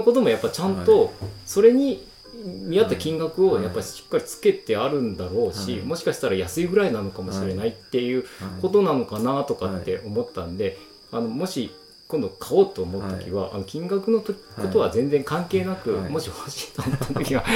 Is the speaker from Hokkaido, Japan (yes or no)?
yes; Hokkaido, Japan; だから例えば僕は私は北海道なんですけど